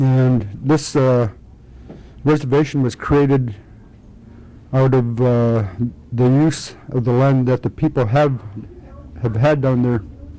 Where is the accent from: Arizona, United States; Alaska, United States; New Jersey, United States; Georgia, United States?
Alaska, United States; Iliamna; I come from Ilam